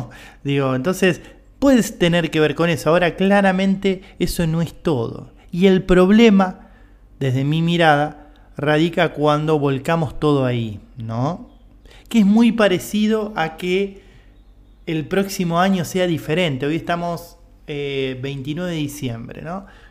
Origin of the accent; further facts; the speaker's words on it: Argentina; yo, para los que no saben, soy de Argentina